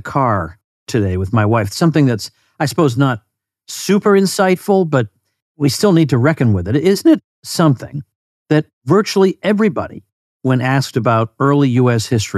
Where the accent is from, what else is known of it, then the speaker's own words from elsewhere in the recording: Massachusetts, United States; born there; I should point out that I was born in Massachusetts, and I lived there for a long time, and I have a tremendous fondness for it.